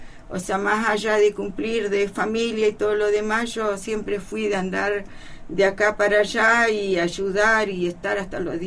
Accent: Coyhaique, Aysén, Chile; moved away as an adult; yo cuando me vine de Coyhaique

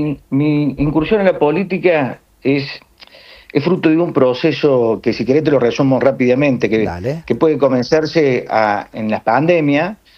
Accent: Córdoba, Argentina; soy cordobés, soy un empresario acá de la provincia

